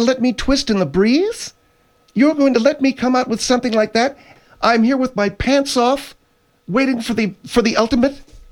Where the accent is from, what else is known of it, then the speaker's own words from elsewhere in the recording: Harrisburg, Pennsylvania, United States; I grew up in Harrisburg, Pennsylvania, Phil. Not exactly what I would call Thrill City, if you know what I mean.